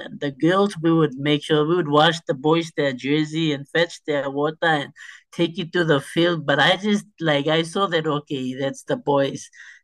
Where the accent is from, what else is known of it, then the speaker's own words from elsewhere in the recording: Solomon Islands; English is a second language; growing up in Henga province, it was like a more male-dominated place where I come from up in the islands.